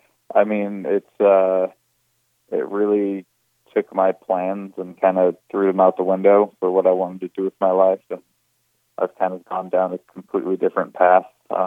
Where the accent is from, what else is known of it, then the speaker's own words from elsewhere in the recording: Oregon, United States; I came home and saw that my home state of Oregon was in a lot of trouble